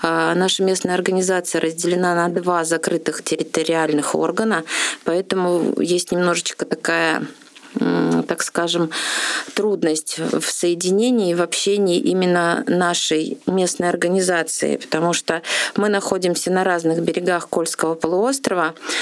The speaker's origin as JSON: {"language": "Russian", "town": "Ulyanovsk", "region": "Ulyanovsk Oblast", "country": "Russia", "tie": "born or raised there", "said": "Потому что мне этот город близок, это мой родной город, я здесь родилась, я здесь выучилась, вышла замуж, родила старшего ребенка и потом только переехала в Мурманскую область."}